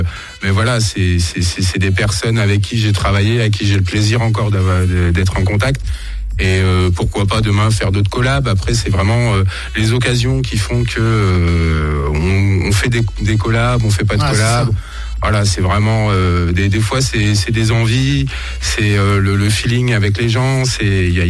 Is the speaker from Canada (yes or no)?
no; Nevers, Bourgogne-Franche-Comté, France; Je suis Nivernais, je suis né à Nevers. Donc voilà, j'habite dans le coin aussi. J'ai jamais trop quitté le coin. J'ai fait quelques villes, mais je suis revenu à la base.